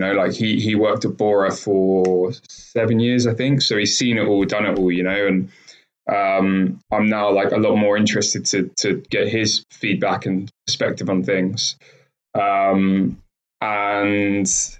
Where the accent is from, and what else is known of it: Chertsey, South East England, United Kingdom; born or raised there; also born or lived in Kingston